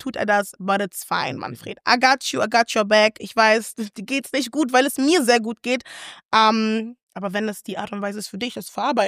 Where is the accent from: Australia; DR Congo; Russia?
DR Congo; Kinshasa; Also Leute, ich komme aus Kongo, Kinshasa.